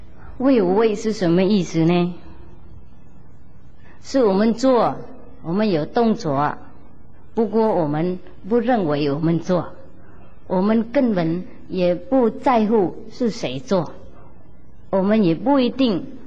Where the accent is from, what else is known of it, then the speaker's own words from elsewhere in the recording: Taiwan; 而我们台湾人道心很高，所以就听经比较多。